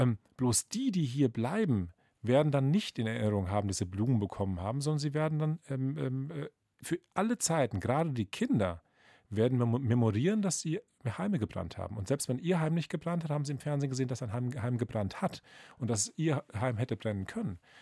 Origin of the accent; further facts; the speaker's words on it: Turkey; habe ich mir gedacht, wenn ich jetzt hier als Türke das Regelwerk der Meistersinger falsch singe, ja, hat er nicht verstanden, hat eben doch nicht das deutsche Blut